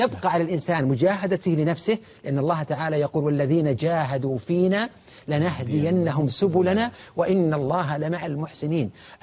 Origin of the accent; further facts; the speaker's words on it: Saudi Arabia; ما جرى في الكويت وما جرى عندنا في السعودية